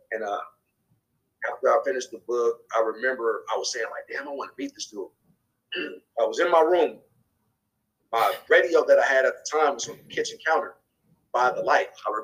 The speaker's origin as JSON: {"language": "English", "town": "Oakland", "region": "California", "country": "United States", "said": "He was like, he's like, where you from? I told him I was from Oakland."}